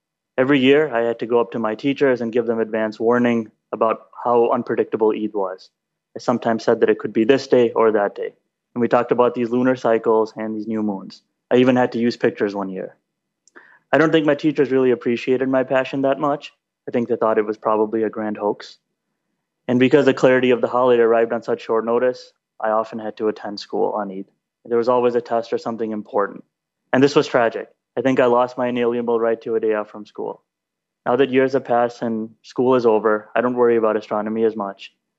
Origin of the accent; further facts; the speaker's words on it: United States; When I was a Muslim kid growing up in America, I had this interest in astronomy.